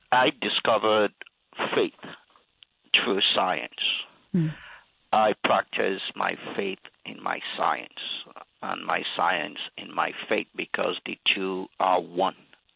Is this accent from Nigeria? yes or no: yes; Nigeria; moved away as an adult; now in United States; Well, you know, I grew up in Nigeria. I came to the United States when I was 26.